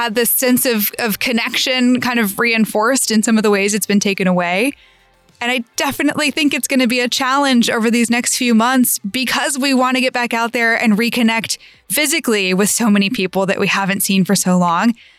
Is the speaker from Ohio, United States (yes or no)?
no; Orlando, Florida, United States; Because maybe it's because I grew up in Orlando and I've been to Disney too many times.